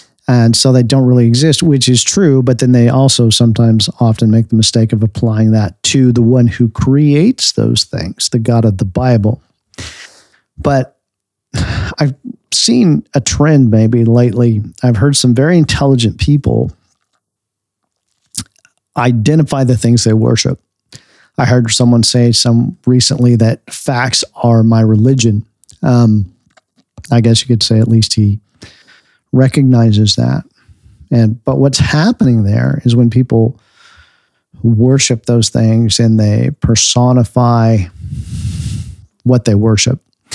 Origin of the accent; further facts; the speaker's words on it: United States; And same thing with being an American. People hear me talk, my accent might is a little different than the people around me, and they assume things about me.